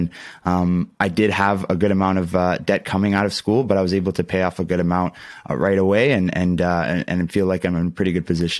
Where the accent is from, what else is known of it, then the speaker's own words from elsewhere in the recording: Ontario, Canada; Ontario, I'm from Canada.